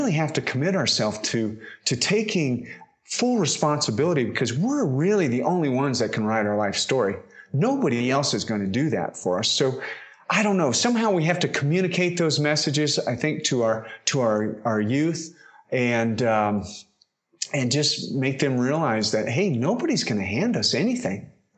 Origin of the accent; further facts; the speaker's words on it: Wyoming, United States; I grew up in Wyoming, but I certainly didn't grow up on a farm or a ranch.